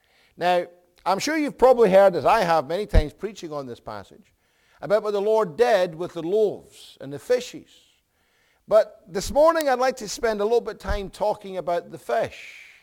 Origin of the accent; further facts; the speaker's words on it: Scotland, United Kingdom; And we went there, and I, again, being Scottish, I asked, what's the price?